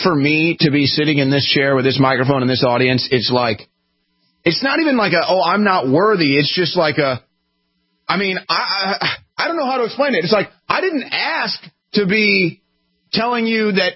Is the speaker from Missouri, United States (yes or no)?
yes; St. Louis, Missouri, United States; Folks, again, look … I'm from St. Louis, Missouri.